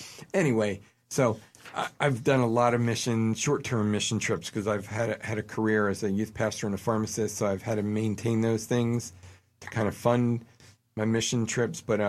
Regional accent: New Jersey, United States; also born or lived in Pittsburgh; Man, I grew up as a lost unchurched kid in New Jersey, and when I went to university, I became a pharmacist in Pittsburgh, so that's where I went to school at, Duquesne Univer

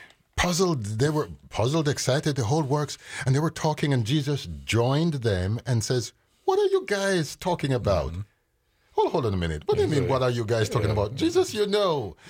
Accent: Jamaica; also born or lived in London, United Kingdom; even though I was born in the UK, London, UK, I grew up in Jamaica.

